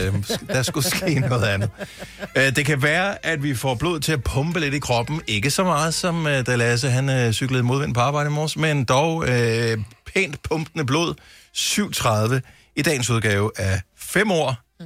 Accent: Bogense, Region of Southern Denmark, Denmark; jeg er opvokset i Bogense, og der ligger sådan en masse små, gamle huse ned mod havnen

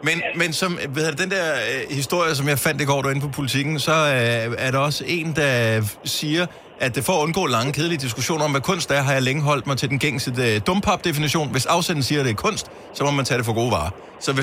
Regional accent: Bogense, Region of Southern Denmark, Denmark; jeg vokset op i Bogense.

